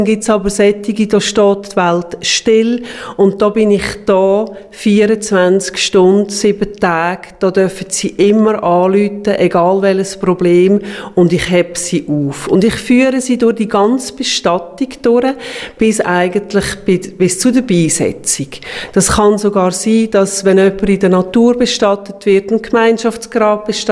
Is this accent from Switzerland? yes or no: yes; Zug, Switzerland; moved away; Und ich bin ein Highway-Zuger, ich muss jetzt so ein bisschen sagen. Ich bin von der Liebe her in Kanton Luzern gezogen.